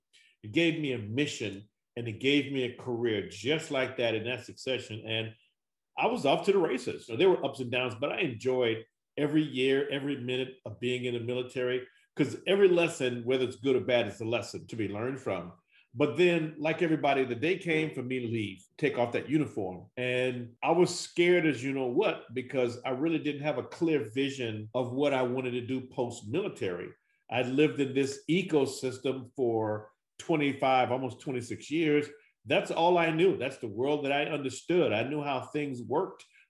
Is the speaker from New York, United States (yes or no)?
no; Chicago, Illinois, United States; I'm from Chicago to Newport, Rhode Island.